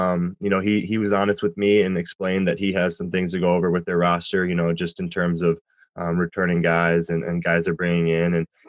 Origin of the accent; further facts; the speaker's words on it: Minneapolis, Minnesota, United States; I'm very excited that the Gophers have expressed interest in me, growing up it being my hometown.